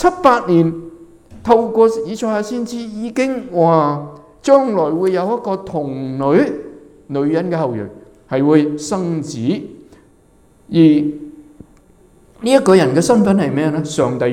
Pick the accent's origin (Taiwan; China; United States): China; 所以我们中国人有一句话说代罪羔羊